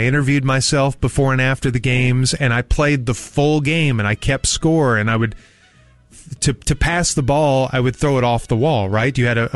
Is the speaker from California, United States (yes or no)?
no; Amarillo, Texas, United States; born there; since I was born in Amarillo, I wanted to play for a team from my hometown.